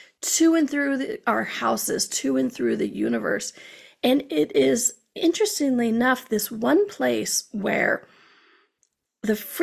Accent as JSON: {"language": "English", "region": "Arizona", "country": "United States", "tie": "born or raised there", "said": "I know some places, I grew up in Arizona, I know it has hotter, and holy hell, what the hell is going on hot."}